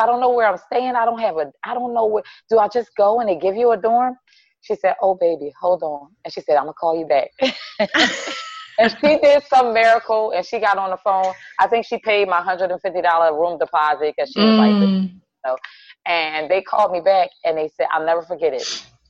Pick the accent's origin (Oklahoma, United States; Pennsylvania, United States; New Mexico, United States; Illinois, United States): Pennsylvania, United States; Philadelphia; I'm from Philadelphia, different abandoned buildings around.